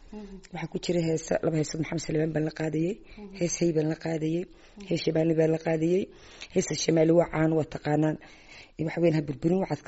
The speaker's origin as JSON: {"language": "Somali", "country": "Djibouti", "tie": "born or raised there", "also_born_or_lived": "Hargeisa", "said": "horta waxaan ku dhashay in Hargeysa waxaan ku koray Djibouti"}